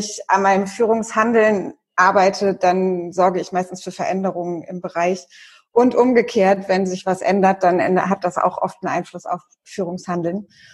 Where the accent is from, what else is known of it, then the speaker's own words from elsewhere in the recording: Heidelberg, Baden-Württemberg, Germany; ich erinnere mich an ein paar interessante Situationen am Neckar in Heidelberg, wo ich aufgewachsen bin, wo man schön gerade fahren kann.